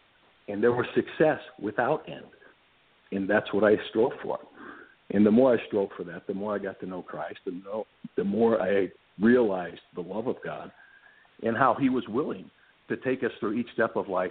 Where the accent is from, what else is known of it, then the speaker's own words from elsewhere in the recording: United States; because obviously we're white, we're free, we're American.